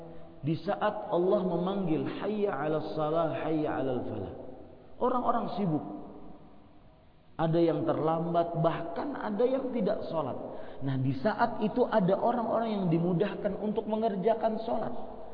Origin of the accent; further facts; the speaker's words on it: Banjarmasin, South Kalimantan, Indonesia; also born or lived in Saudi Arabia; Dan asli saya orang Kalimantan Selatan, Banjarmasin. Dan saya baru-baru menetap di Indonesia, baru 5 bulanan ini. Lama tinggal di Arab Saudi.